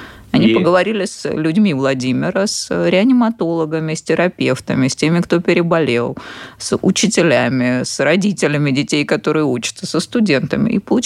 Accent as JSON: {"language": "Russian", "region": "Tashkent", "country": "Uzbekistan", "said": "Я сама из Ташкента, поэтому он, конечно, большой был город, там и театр оперы, и балета, и много."}